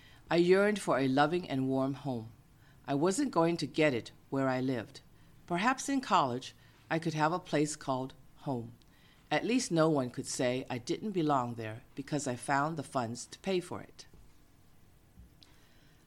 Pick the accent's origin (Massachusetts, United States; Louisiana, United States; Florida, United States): Massachusetts, United States; Boston; also born or lived in California; By all appearances, I didn't seem to have any proof that I grew up in Boston. I didn't appear to have lived in California for decades either.